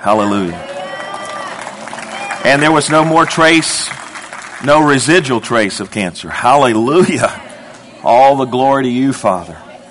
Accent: Immokalee, Florida, United States; and we're from Southwest Florida, and fourth or fifth generation Floridians down in a big metropolis called Immokalee.

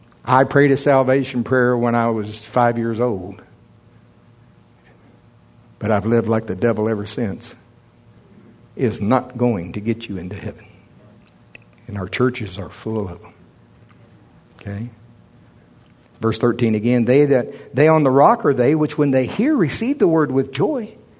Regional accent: Oklahoma, United States; I'm from Oklahoma.

